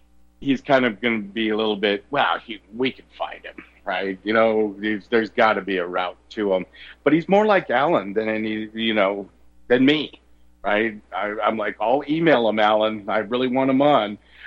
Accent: San Francisco, California, United States; I come from San Francisco over at the place called Little Italy.

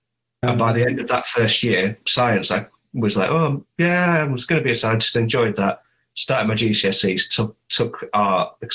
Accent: Hull, Yorkshire and the Humber, United Kingdom; I'm from Hull, my home city

